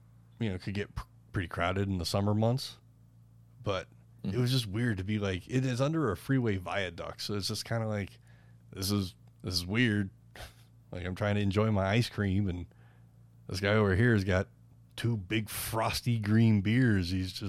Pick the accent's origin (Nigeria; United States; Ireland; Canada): Ireland; Well, I mean, I am Irish.